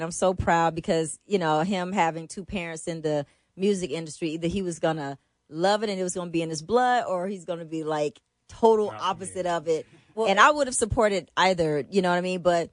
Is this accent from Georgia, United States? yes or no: yes; Atlanta, Georgia, United States; And it's funny because we dance real hard, and we're from the South. So, you know, being from Atlanta like that, the groove is different.